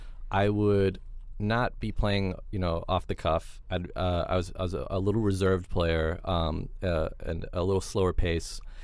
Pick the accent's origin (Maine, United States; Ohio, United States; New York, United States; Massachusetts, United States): New York, United States; New York City; I'm from New York City, I would go to UCB quite regularly.